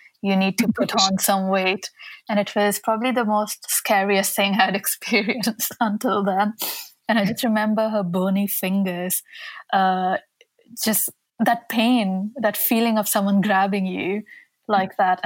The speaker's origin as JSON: {"language": "English", "country": "Saudi Arabia", "tie": "born or raised there", "said": "So I grew up in Saudi Arabia"}